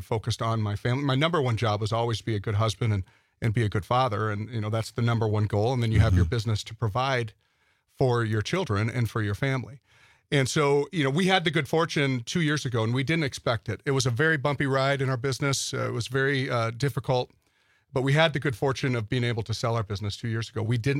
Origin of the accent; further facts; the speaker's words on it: Ashwaubenon, Wisconsin, United States; I grew up right here in Brown County. I grew up in Ashwaubenon. I went to public schools through eighth grade.